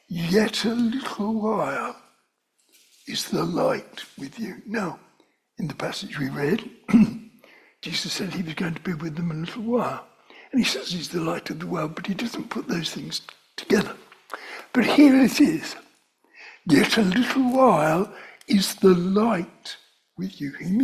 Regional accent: London, United Kingdom; now in Aldeburgh, United Kingdom; I remember when I first came to Aldborough, I'd never as a Londoner knew such a thing as a torch

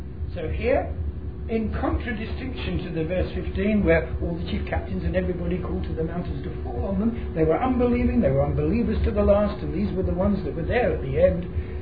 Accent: United Kingdom; We're British. Many of you come from the Cook family. and we're Anglo-Saxon, and we speak English.

